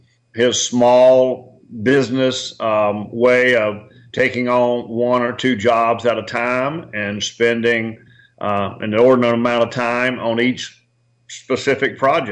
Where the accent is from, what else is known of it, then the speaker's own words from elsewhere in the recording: South Carolina, United States; which is very similar to the work ethic that I was raised in South Carolina.